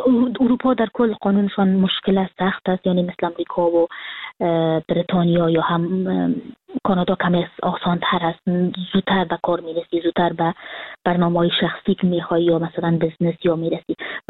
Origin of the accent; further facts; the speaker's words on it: Kabul, Afghanistan; moved away as an adult; now in Frankfurt, Germany; هیچ زمان حاضر نبودم که وطنم و کشورم ترک کنم. بعد از مرگ ما سیاوش و بعد از اینکه تلویزیون طلوع را و همکارای ما را و رسانه ها را جدا اخطار داده بودن و پدر ما من مجبور شد که اقامه کنم و من سال 2020 که فرداش 2021 بود کابل ترک کردم